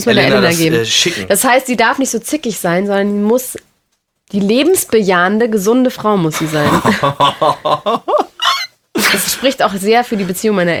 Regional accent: United States; out of my league, wie ich als Amerikanerin sagen soll

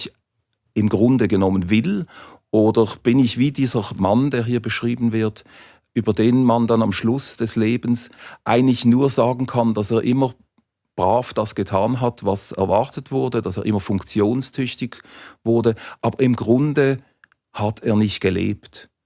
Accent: Basel, Basel-Stadt, Switzerland; Als Basler waren mir die berndeutsche Gedichte viel weiter weg.

